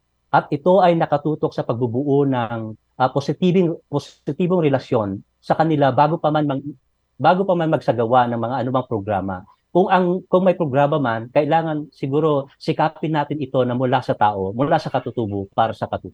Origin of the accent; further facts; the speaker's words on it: Ilocos Region, Philippines; Actually, dahil Ilocano ako